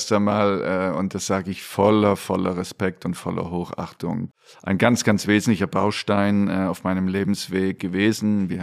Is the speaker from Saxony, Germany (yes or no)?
yes; Dresden, Saxony, Germany; Ich bin heute noch sehr gerne in Dresden und laufe dann alle Ecken ab, wo ich groß geworden bin, in der Wallstraße, dann auf dem Weg zum Stadion und natürlich Richtung Zwinger und Taschenberg.